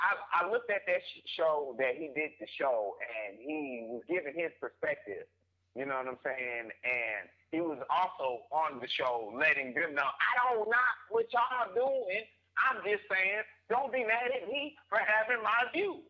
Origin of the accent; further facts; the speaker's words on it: Atlanta, Georgia, United States; But I grew up in Atlanta.